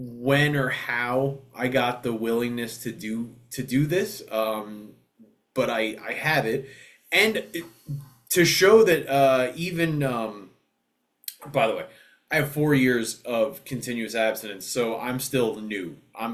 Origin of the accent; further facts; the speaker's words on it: New Jersey, United States; which I'm from Jersey, right outside of New York.